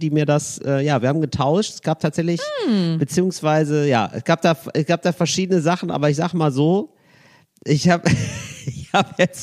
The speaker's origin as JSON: {"language": "German", "town": "Geldern", "region": "North Rhine-Westphalia", "country": "Germany", "tie": "born or raised there", "said": "Ich bin ja da aufgewachsen in der Ecke."}